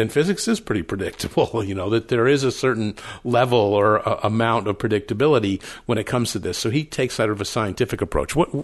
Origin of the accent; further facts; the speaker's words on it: Salt Lake City, Utah, United States; growing up in Salt Lake, there's a predominance of Mormon culture, LDS culture.